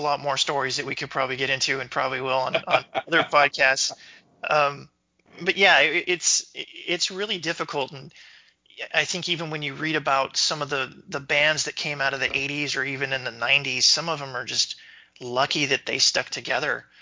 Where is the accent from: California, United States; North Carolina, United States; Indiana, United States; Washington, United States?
Washington, United States; Spokane; obviously in my hometown here, Spokane.